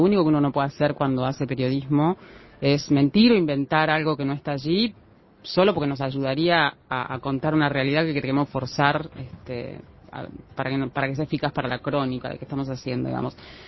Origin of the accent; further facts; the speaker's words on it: Junín, Buenos Aires Province, Argentina; llamé desde mi pueblo, Junín, larga distancia